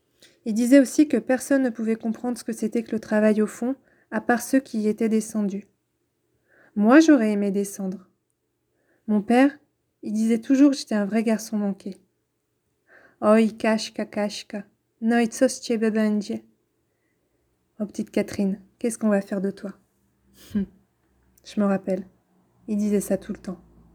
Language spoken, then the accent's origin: French; Saint-Étienne, Auvergne-Rhône-Alpes, France; born there; Mais je suis née en France, d'où mon absence d'accent. Je suis née en 1920, quelques mois après l'arrivée de mes parents à Saint-Étienne.